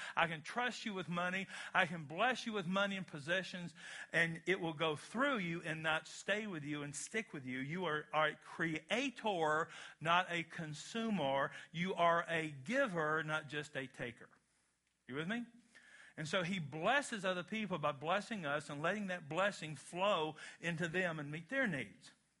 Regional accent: Kentucky, United States; I'm from Kentucky, where weird things happen on a regular basis.

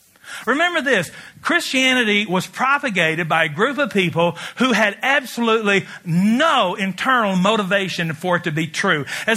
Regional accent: Wisconsin, United States; So I'm not saying that you should take my judgment, but here's a kid from, I'm from Barron County.

